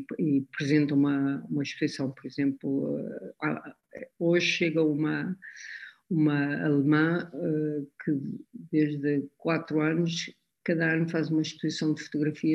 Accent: Portugal; moved away as an adult; also born or lived in England; Sou mestiça, a minha mãe é espanhola, o meu pai é português, vivi em Inglaterra muito, muito tempo, quase 15 anos, mas, no fundo, quando alguém me pergunta, eu sou portuguesa

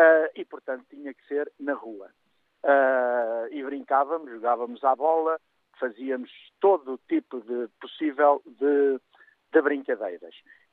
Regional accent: Oeiras, Lisbon, Portugal; Eu neste momento, por acaso, estou em Lisboa, estava em Oeiras, de facto, quando me inscrevi, e sou de Oeiras. Sou um menino com 72 anos

